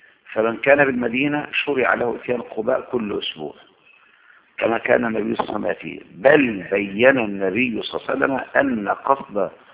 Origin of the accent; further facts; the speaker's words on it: Egypt; أما أنا من هنا من مصر